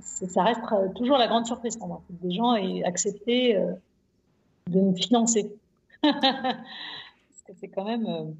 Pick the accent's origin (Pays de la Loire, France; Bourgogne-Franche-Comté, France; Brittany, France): Pays de la Loire, France; Nantes; born there; 80 jours, je suis née à Nantes, hommage à